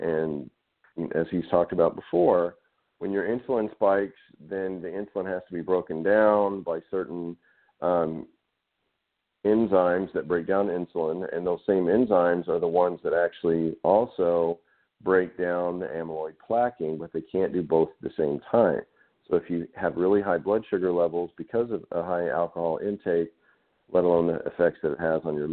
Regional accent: Arkansas, United States; growing up in Arkansas in the South

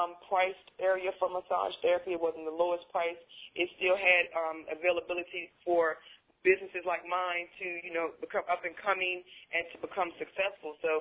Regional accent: Norfolk, Virginia, United States; now in Chesapeake, United States; I'm born and raised in Norfolk. I'm like Norfolk is like is a part of me. I just moved out here to Chesapeake, so I'm not too familiar.

